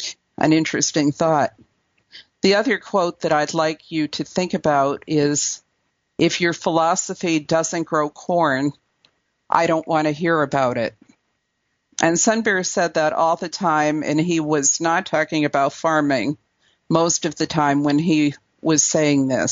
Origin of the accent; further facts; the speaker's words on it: Newark, New Jersey, United States; I am of Welsh heritage, although if you go back far enough, my ancestors lived very close to the earth and in ways that were not very different from the ways that the Native people did in this country. I grew up in a 1.5-room apartment in Newark, New Jersey.